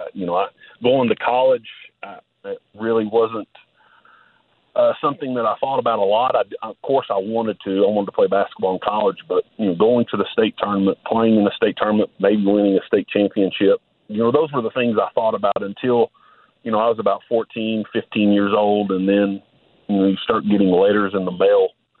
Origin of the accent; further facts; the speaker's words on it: Kentucky, United States; of course I love the University of Kentucky because I grew up in Kentucky.